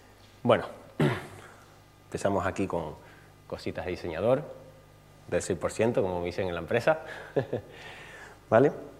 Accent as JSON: {"language": "Spanish", "region": "Canary Islands", "country": "Spain", "said": "vengo de Tenerife"}